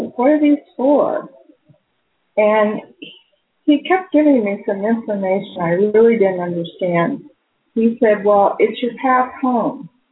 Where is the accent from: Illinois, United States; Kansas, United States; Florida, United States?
Kansas, United States; also born or lived in California; Well, at first, I was living in California. I grew up in Kansas. I was born in Kansas.